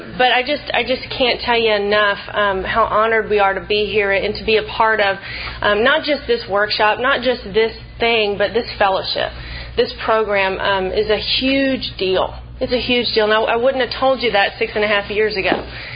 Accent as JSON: {"language": "English", "town": "Sulphur Springs", "region": "Texas", "country": "United States", "said": "I'm from East Texas originally. I'm from Sulphur Springs. I don't know if anybody knows where that is, but it's a little podunk town in East Texas, and I love it."}